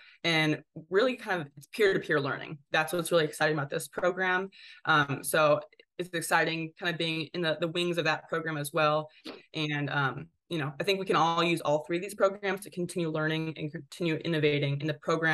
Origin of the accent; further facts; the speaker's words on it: Midwest, United States; like I'm from the Midwest, so living in the DMV is a different ball game for me.